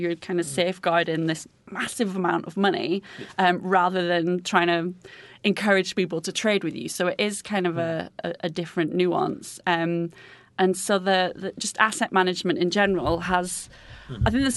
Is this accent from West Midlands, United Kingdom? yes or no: no; North West England, United Kingdom; So I'm from Lancashire originally, and we don't really have investment management there or investment banks.